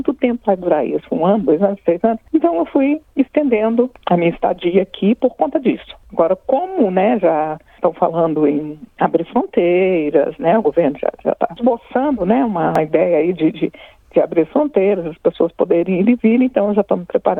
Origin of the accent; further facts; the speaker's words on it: Minas Gerais, Brazil; Lá em Minas eles falam ir para a roça.